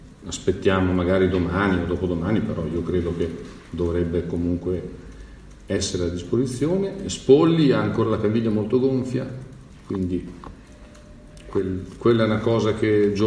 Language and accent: Italian; Palermo, Sicily, Italy; Io vengo da Palermo